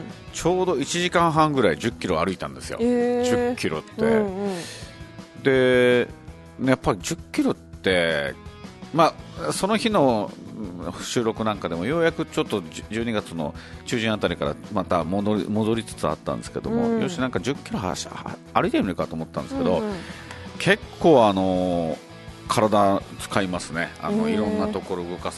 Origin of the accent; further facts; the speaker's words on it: Okinawa City, Okinawa, Japan; 私は出身沖縄市なんですけども、